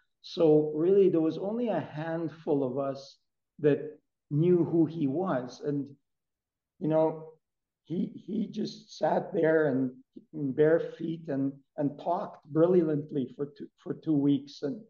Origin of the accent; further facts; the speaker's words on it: Western Canada, Canada; I was born in 1958 in Canada, Western Canada, on a grain farm.